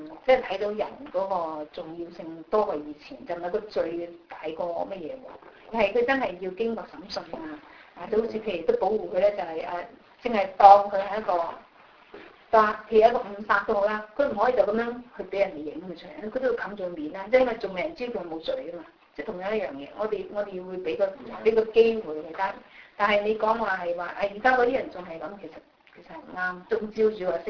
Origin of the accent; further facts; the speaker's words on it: China; 好似我哋中國人咁，打喺街上都打㗎啦